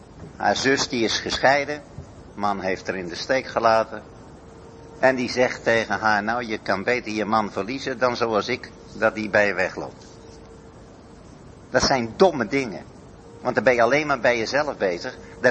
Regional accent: Netherlands; Bijvoorbeeld als Hollanders, dan zijn we pure individualisten.

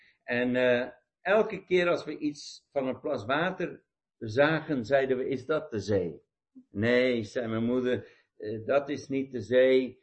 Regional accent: Pretoria, Gauteng, South Africa; Toen ik ben opgegroeid in Zuid-Afrika, zoals ik al eerder gezegd heb, geboren en getogen. En ik groeide op in Pretoria. En dat was zo'n 10 uur, destijds 10 uur rijden om bij de zee te komen.

